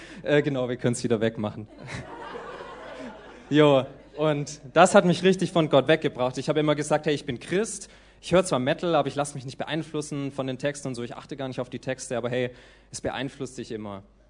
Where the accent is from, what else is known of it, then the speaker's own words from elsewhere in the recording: Heilbronn, Baden-Württemberg, Germany; hat es unsere Jugendgruppe in Heilbronn gehabt, wo ich herkomme